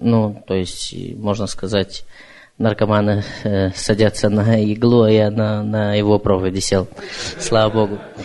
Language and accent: Russian; Vancouver, British Columbia, Canada; я из Ванкувера.